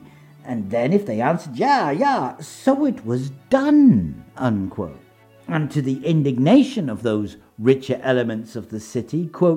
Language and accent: English; London, United Kingdom; I think as a Londoner, I can honestly say, he sounds great, doesn't he?